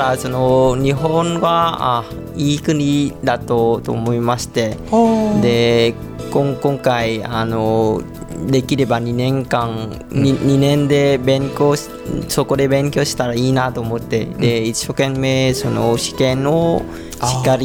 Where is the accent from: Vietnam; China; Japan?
Vietnam; Central Vietnam; Japanese is a second language; で出身は中部なんですけど、うん、だいぶ離れますね